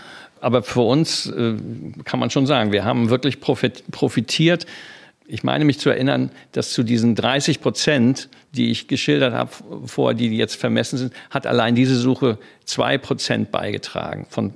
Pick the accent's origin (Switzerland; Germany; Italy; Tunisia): Germany; Hamburg; Und als Hamburger weiß man das, wenn man von der Elbe spricht